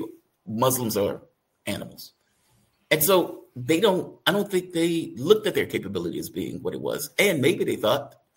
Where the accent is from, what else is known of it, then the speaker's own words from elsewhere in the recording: United States; As an American, you just blaze through.